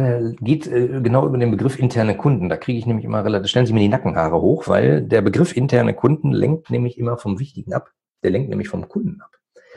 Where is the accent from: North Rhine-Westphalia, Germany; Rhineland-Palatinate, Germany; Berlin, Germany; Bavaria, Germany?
North Rhine-Westphalia, Germany; ich komme aus dem Ruhrgebiet